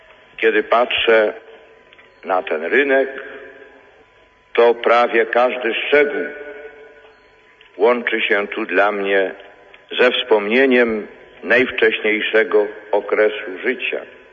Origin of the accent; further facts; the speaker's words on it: Wadowice, Lesser Poland, Poland; Myślą i sercem wracam nie tylko do domu, w którym się urodziłem, obok kościoła